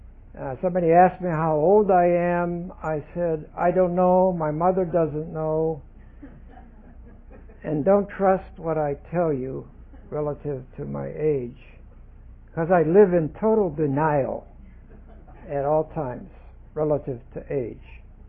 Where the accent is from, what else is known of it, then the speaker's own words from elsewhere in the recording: Colorado, United States; everybody from beautiful Colorado, my home state.